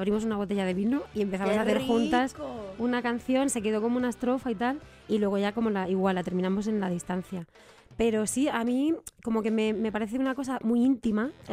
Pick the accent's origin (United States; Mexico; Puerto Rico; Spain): Spain; Soy muy española, me doy cuenta, de verdad.